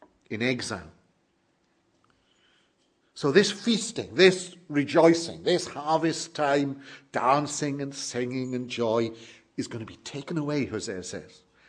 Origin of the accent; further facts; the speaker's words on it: Wales, United Kingdom; Church I was brought up in South Wales was called Bethel.